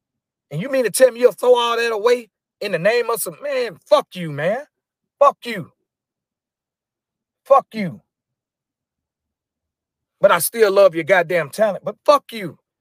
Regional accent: Atlanta, Georgia, United States; I'm from Atlanta, nigga.

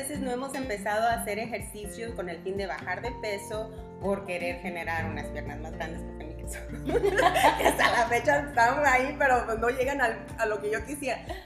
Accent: Zihuatanejo, Guerrero, Mexico; born there; Nací en Guerrero, en Ixtapas, Zihuatanejo.

